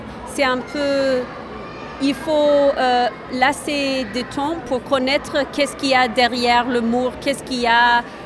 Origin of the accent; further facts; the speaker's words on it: Scotland, United Kingdom; French is a second language; now in Berlin, Germany; Oui, je suis écossaise, mais je viens de Berlin